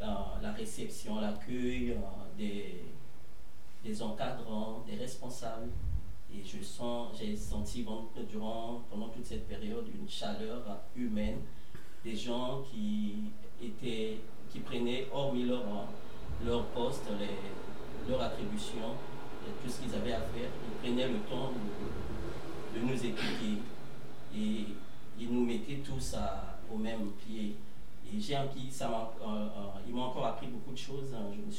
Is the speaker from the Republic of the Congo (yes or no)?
yes; Brazzaville, Republic of the Congo; Je suis du Congo Brazzaville, en Afrique centrale.